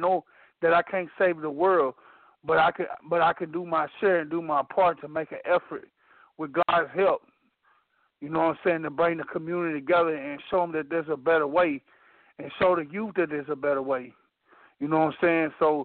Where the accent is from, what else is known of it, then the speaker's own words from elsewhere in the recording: Blytheville, Arkansas, United States; I grew up in Blyville, Arkansas. I grew up in the slums, in the ghetto, you know what I'm saying? I wasn't raised by my parents.